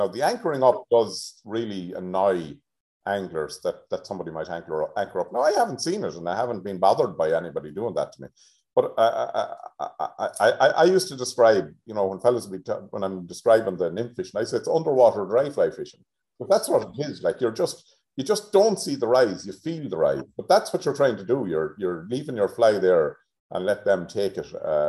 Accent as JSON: {"language": "English", "town": "Tubbercurry", "region": "County Sligo", "country": "Ireland", "tie": "born or raised there", "said": "But I grew up in Tubbercurry in Sligo, so my fishing started on the Moy"}